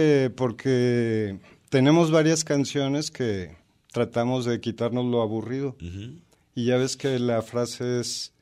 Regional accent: Mexico; como típico mexicano estamos envueltos en la música americana y en la música latina

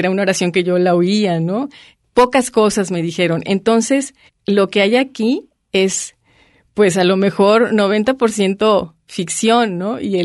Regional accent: Tampico, Tamaulipas, Mexico; moved away as an adult; now in Guadalajara, Mexico; a pesar de que yo salí ya desde los 18 años de Tampico, ¿no? Yo, pues, ya soy más tapatía que tan pequeña, ¿no?

